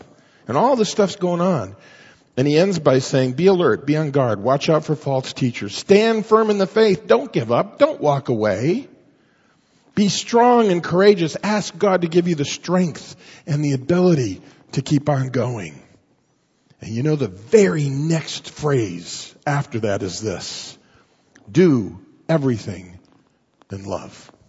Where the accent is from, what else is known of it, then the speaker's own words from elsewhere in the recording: Mexico; I grew up in Mexico. What do you expect, you know?